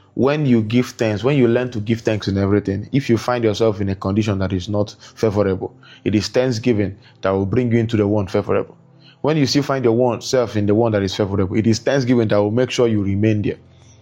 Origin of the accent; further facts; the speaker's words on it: Nigeria; I'm from Nigeria